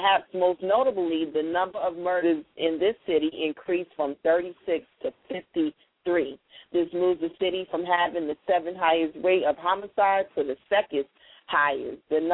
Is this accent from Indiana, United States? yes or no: no; Detroit, Michigan, United States; Number two on the list is my hometown, Detroit, Michigan.